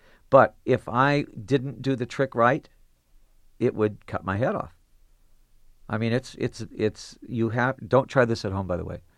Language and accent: English; Detroit, Michigan, United States; It was the fact that, in fact, I was from Detroit, where you better. I got in a lot of fights when I was a little kid in Detroit.